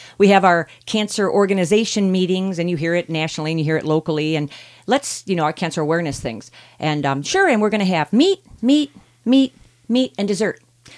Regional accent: Hawaii, United States; I grew up in Hawaii. I saw my brother kill his first boar.

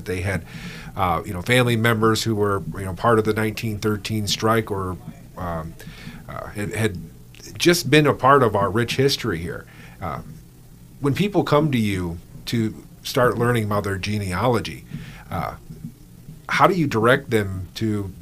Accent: Detroit, Michigan, United States; also born or lived in Connecticut; I myself was raised in the Detroit area. I was born actually in Connecticut because my father was a Navy man.

